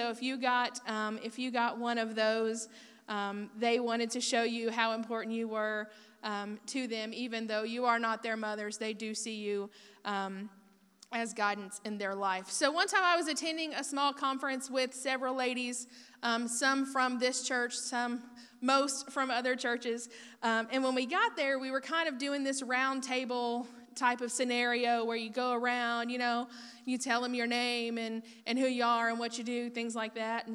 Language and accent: English; Madisonville, Kentucky, United States; I'm from Madisonville, Kentucky.